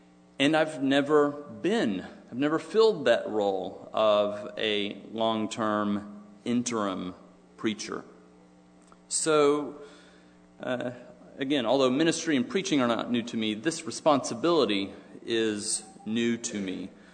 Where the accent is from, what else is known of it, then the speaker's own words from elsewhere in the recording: Dallas, Texas, United States; I was born and raised in Dallas, so I'm a native Texan, if Dallas counts.